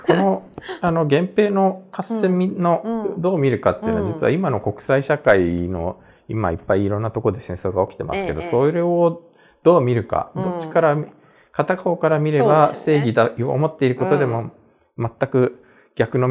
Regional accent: Kanto, Japan; 僕はあの生まれも育ちも関東なんで、

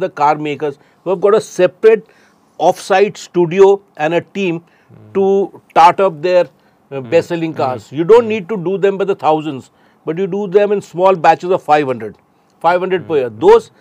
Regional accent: India; English is a second language; I as an Indian, I am thrilled to bits with what they have done.

